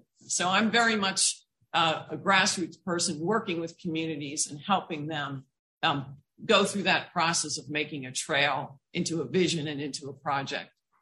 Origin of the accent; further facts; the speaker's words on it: Church Creek, Maryland, United States; also born or lived in New Jersey; But I'm born and raised on the Eastern Shore. I grew up on Church Creek, and I still have a farm there, and I'm back to take care of my ailing parents. So I had to leave New Jersey behind after 36 years.